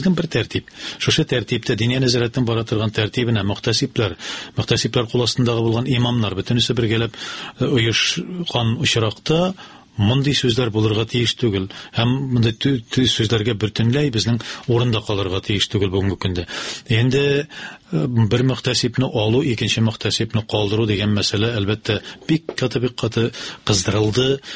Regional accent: Olytarkhan, Tatarstan, Russia; born there; Мин иң беренче үзем туым белән Тәтеш районыннан, Олытархан дип аталган авылдан

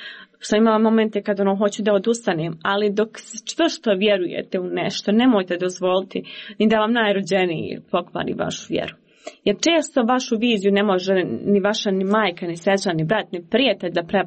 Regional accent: Bosnia & Herzegovina; bar kod nas u Bosansko-Hercegovačkom društvu

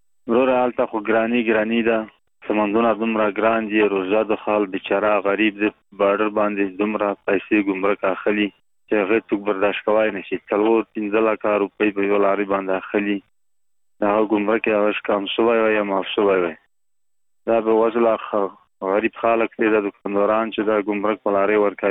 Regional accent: Paktika, Afghanistan; د پکتیکا ولایت دی بارونه خبري کوم

